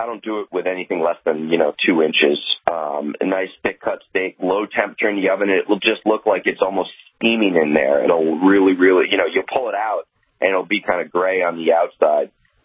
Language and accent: English; Bridgewater, New Jersey, United States; now in California, United States; So I'm a Taylor Ham guy, so I'm more northern Jersey, Bridgewater.